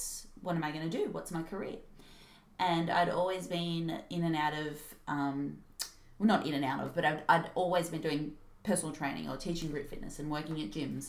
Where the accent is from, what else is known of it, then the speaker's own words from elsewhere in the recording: New South Wales, Australia; So I'm from the Central Coast, New South Wales.